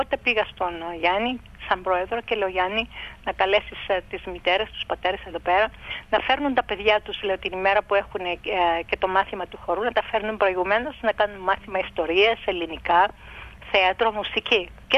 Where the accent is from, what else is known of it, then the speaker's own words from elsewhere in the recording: Limassol, Limassol District, Cyprus; moved away as an adult; now in Australia; Είμαι από τη, γεννήθηκα και μεγάλωσα στη Λεμεσό, ναι.